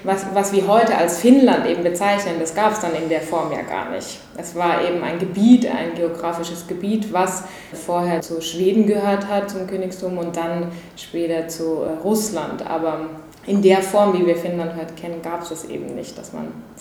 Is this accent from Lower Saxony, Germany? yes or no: no; Mannheim, Baden-Württemberg, Germany; also born or lived in Finland; now in Berlin, Germany; ich bin in Mannheim aufgewachsen. Meine Mutter ist Finnin, mein Vater Deutscher und so habe ich 20 Jahre in Mannheim gelebt, aber dann nach dem Abitur bin ich nach Finnland gezogen, habe da dann grob geschätzt noch 10 Jahre gelebt